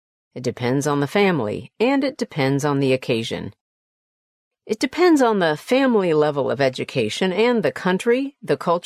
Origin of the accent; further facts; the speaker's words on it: Gaza City, Gaza Strip, Palestine; also born or lived in Kuwait / Toronto, Canada; now in Dubai, United Arab Emirates; born in Kuwait to Palestinian parents, so I am Palestinian. I lived in Kuwait for 7 years and then moved to Palestine. I grew up in Gaza City and moved to Toronto, Canada in 2001.